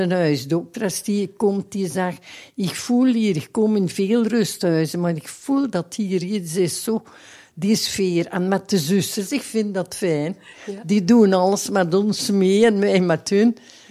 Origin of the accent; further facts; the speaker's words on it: Vlijtingen, Flanders, Belgium; now in Hasselt, Belgium; Ik ben van Vlijtingen afkomstig eigenlijk. Weet je dat? Dat ligt tussen Riems en Bilze.